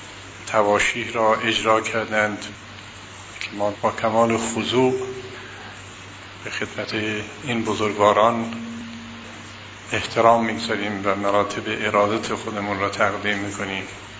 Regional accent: Yazd, Iran; وقتی ما بچه بودیم در شهر خودمون در یزد

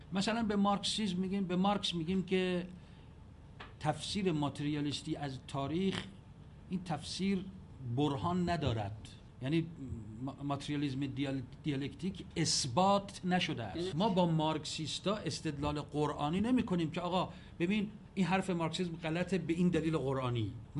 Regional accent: Iran; اونجا یک مرتاض هندی گفت کجایی هستی؟ گفتم ایران

